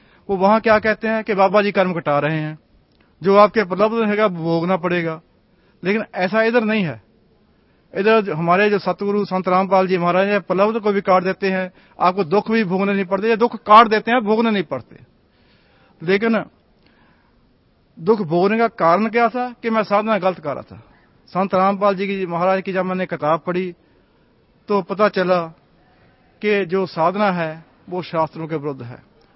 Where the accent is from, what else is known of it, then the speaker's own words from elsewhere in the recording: Khanna, Punjab, India; मैं खन्ना पंजाब से हूँ।